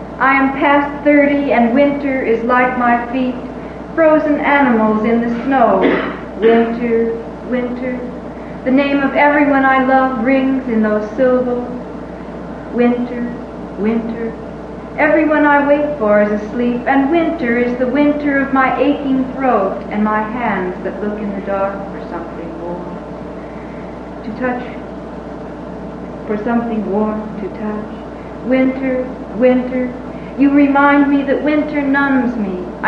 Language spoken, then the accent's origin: English; California, United States; I grew up in Southern California. Means that I grew up without any snow and ice, any of the things that winter really represents for those of us who live on the East Coast.